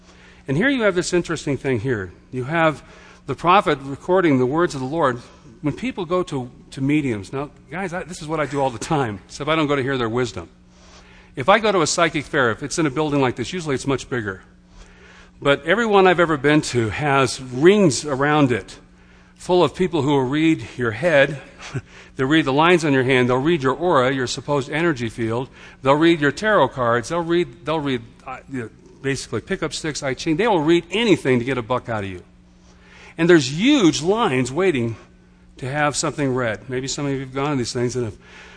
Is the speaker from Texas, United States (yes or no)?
yes; Beaumont, Texas, United States; born there; I was born in Beaumont, Texas originally, one of the most racist cities on this planet.